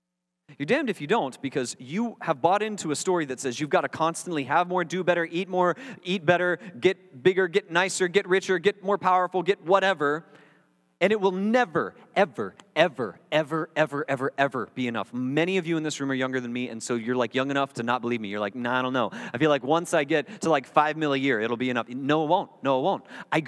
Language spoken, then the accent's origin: English; Panama City Beach, Florida, United States; You know, when I grew up in Panama City Beach, Florida, which is where many of you college students go to break commandments.